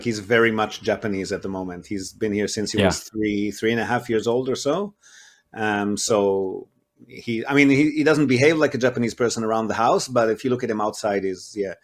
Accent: Israel; English is a second language; moved away; also born or lived in Australia; I'm originally from Israel, so that connection is always going to be, relevant. And Australia was great, but it was, for me, like a host country.

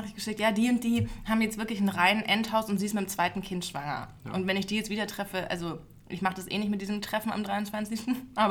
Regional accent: Nuremberg, Bavaria, Germany; now in Berlin, Germany; ich komme aus Nürnberg

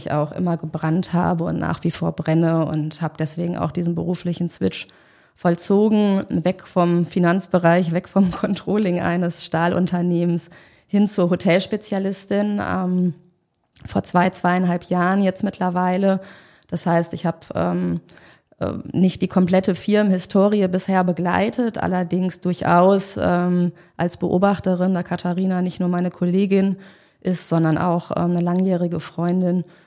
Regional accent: North Rhine-Westphalia, Germany; Ich bin ein Kind des Ruhrgebiets

